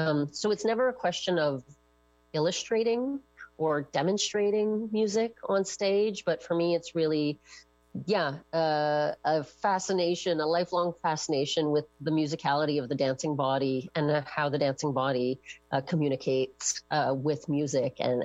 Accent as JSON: {"language": "English", "town": "Kingston", "region": "Ontario", "country": "Canada", "tie": "born or raised there", "lives_now": "Montreal, Canada", "said": "growing up in a smaller town, I'm from Kingston, Ontario, and I also lived in even smaller villages at different points in my life."}